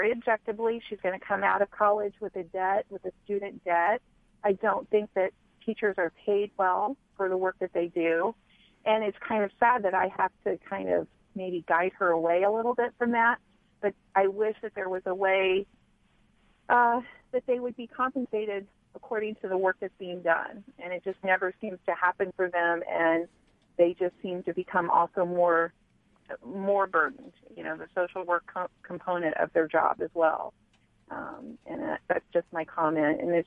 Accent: Sheridan, Indiana, United States; I'm from Sheridan, Indiana, and I'm a mother of a high schooler.

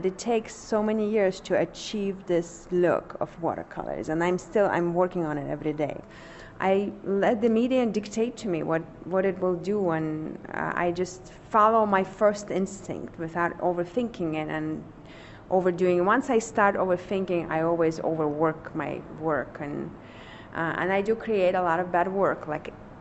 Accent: Lithuania; also born or lived in Russia; now in United States; I came to United States about 25 years ago from Lithuania. I grew up in Lithuania, but I was born in Russia. Yeah, I'm Russian, but I'm really I'm more cosmopolitan at this point.

